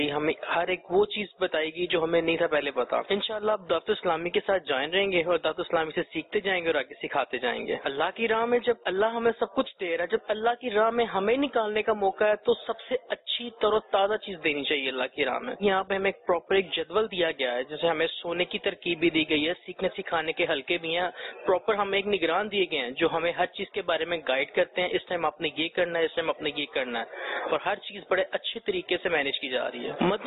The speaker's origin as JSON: {"language": "Urdu", "town": "Sialkot", "region": "Punjab", "country": "Pakistan", "said": "اور میں سیالکوٹ سے آیا ہوں."}